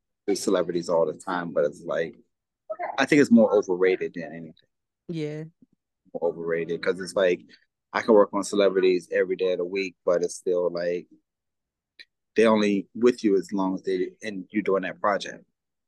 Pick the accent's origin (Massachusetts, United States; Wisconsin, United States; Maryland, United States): Maryland, United States; also born or lived in Washington, D.C.; DC proper, yep. Raised in DC, born at Howard University Hospital.